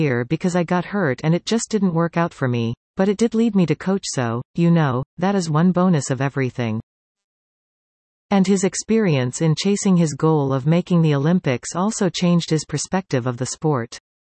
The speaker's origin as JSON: {"language": "English", "country": "Canada", "said": "getting a job as a Canadian in the U.S. in sports is probably not the easiest thing unless it's hockey, of course, because people don't know you."}